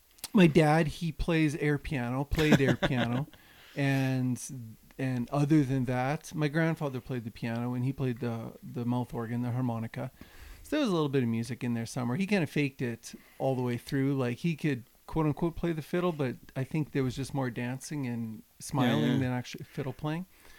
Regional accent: Kennedy, Saskatchewan, Canada; 2 hours southeast of Regina on the 48 highway.

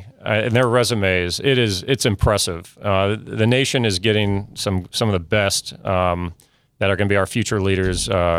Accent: Miami, Florida, United States; Right. So I grew up in Miami, Florida. I was fortunate.

